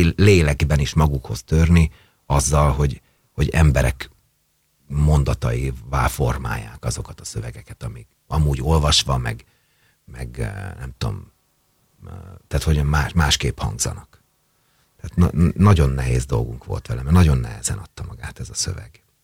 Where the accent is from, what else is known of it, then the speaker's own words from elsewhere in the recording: Romania; now in Hungary; Engem soha senki nem bántott Romániában, azért nem magyar vagyok.